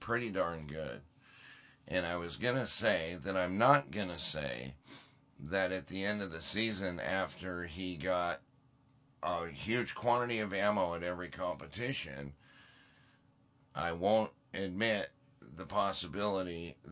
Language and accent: English; Montana, United States; I grew up in Montana.